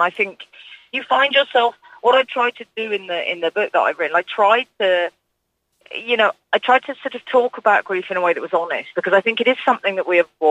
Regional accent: London, United Kingdom; we grew up in Highgate in North London

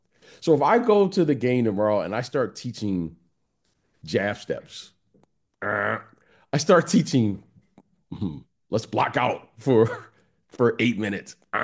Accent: Detroit, Michigan, United States; I'm from Detroit.

